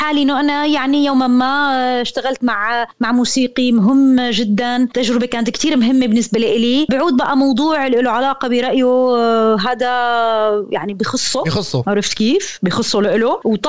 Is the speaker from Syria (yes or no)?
yes; Syria; أكيد أنا يعني أي إنسان سوري أنا ما بدي أفصل حالي يعني … عن كوني أنا إنسانة سورية، عانيت اللي عاناه الشعب السوري،